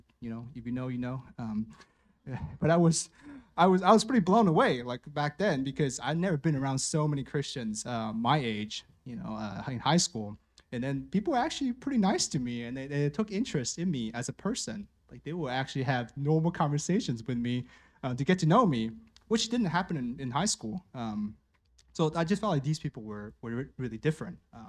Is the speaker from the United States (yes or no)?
no; Taiwan; I was born and raised here in Taiwan, and during my early years, life was just mostly about school